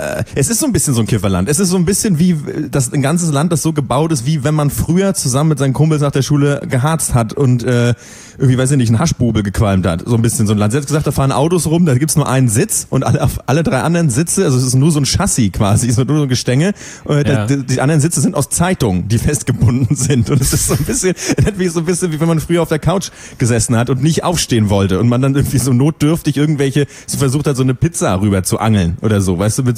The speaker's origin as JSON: {"language": "German", "country": "Germany", "said": "Typisch toll, für uns als Deutsche sind ja gerne da, wir möchten da alle nicht leben, aber tolle Mentalität."}